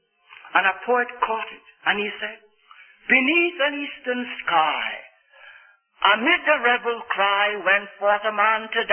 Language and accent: English; Scotland, United Kingdom; after I came from Scotland